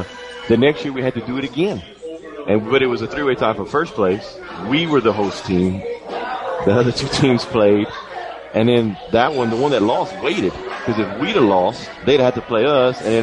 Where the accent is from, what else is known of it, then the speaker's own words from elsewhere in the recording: Florida, United States; When I was in high school, it wasn't quite, I don't think, PowerPoints. But in Florida, it was the old way of first and second go, and that was it.